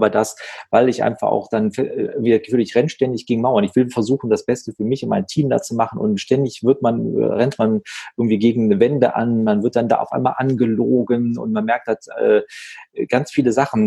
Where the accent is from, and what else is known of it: Wuppertal, North Rhine-Westphalia, Germany; born or raised there